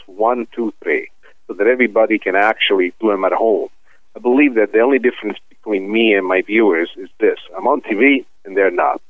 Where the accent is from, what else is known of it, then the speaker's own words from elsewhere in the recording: Palermo, Sicily, Italy; I was born and raised in Palermo, Sicily, but my mother's family is from Veneto, Venice, town nearby Rovigo. So I, by Italian standards, I'm a mixed breed.